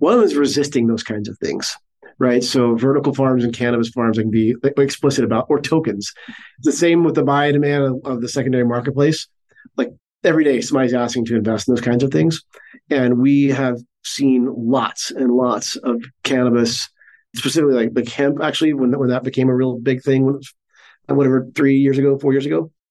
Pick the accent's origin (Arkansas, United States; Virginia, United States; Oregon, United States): Arkansas, United States; Yeah, we're from Arkansas. We specifically don't like Alabama.